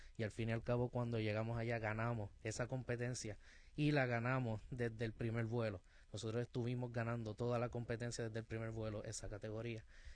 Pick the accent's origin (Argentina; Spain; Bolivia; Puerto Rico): Puerto Rico; tenemos un gran entusiasmo que nos representa como puertorriqueños.